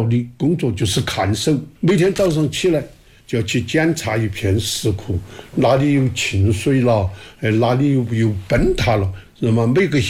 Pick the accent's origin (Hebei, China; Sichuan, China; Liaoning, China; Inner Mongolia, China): Sichuan, China; 你们叫热闹，我们四川人叫闹热。